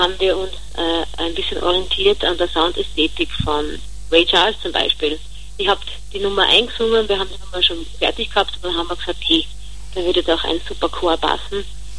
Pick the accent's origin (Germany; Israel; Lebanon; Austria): Austria; Graz, Styria; born there; Danach kommt meine Geburtsstadt Graz.